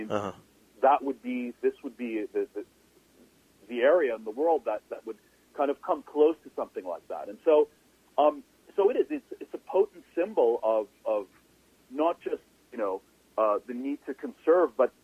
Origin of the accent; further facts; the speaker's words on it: Toronto, Ontario, Canada; I'm from Toronto, and so I'm talking to you right now from, like, the epicenter of downtown with all of its noise.